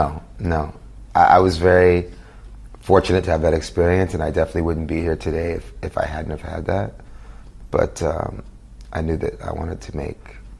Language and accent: English; United States; Well, I'm black and I'm white and I grew up in America.